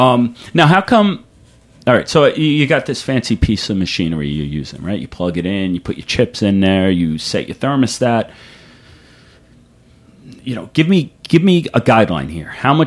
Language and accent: English; United States; I'm an American, but whatever